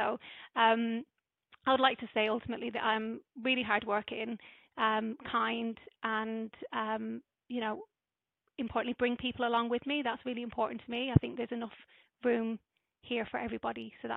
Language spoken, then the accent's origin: English; Dublin, Leinster, Ireland; also born or lived in Padiham; although I grew up predominantly in Dublin, I was actually born in Lancashire, which not many people know. But I'm so I was born in a little town called Padiham, near Burnley, and two Irish parents who had moved over.